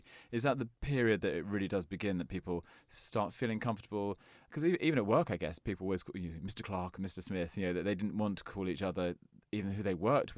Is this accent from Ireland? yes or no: no; England, United Kingdom; We say sorry a lot as English people.